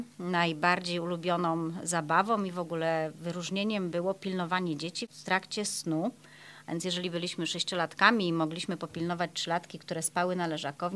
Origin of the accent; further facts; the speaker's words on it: Jelenia Góra, Lower Silesian Voivodeship, Poland; born there; Tak, rodzice moi są jeleniogórzaniami, urodzili się tutaj w Jeleniej Górze. Ja też urodziłam się w Jeleniej Górze, no ale dziadki ze strony taty i ze strony mamy przyjechali z różnych stron kraju. Dziadek od strony mojego taty przyjechał z Białorusi.